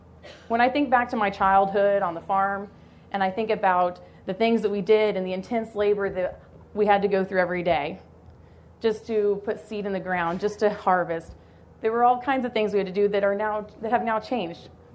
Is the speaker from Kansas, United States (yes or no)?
yes; Kansas, United States; I come to you from Northeast Kansas, where I have a very similar story to Katie, actually. I grew up on a diversified crop and livestock operation.